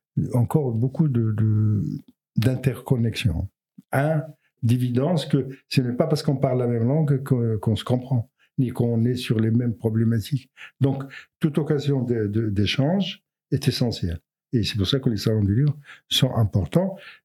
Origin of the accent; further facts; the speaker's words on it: Morocco; On n'est pas que Marocain. On est Marocain, mais on est aussi Jibli, Fassi, Soussi, etc.